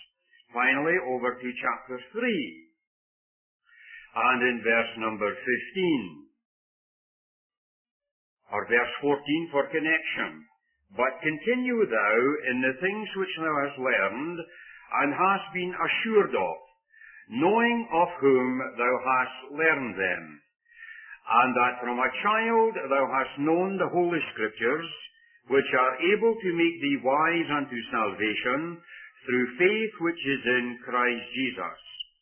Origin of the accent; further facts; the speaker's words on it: Scotland, United Kingdom; So be warned as to what can happen with us Scotsmen down through.